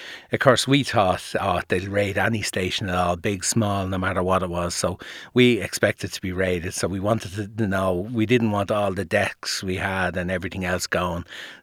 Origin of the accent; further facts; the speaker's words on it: Dublin, Leinster, Ireland; I grew up in Dublin, from Finglas originally.